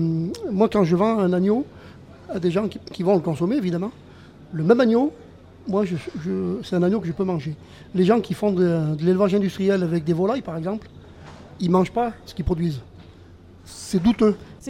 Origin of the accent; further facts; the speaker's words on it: Saint-Benoît, Réunion; born there; je suis grand-père et j'ai le poil blanc, pour ceux qui me restent sur la tête. Mais je suis né dans le Diwa, je suis né à Saint-Benoît, dans une petite famille d'agriculteurs et d'éleveurs.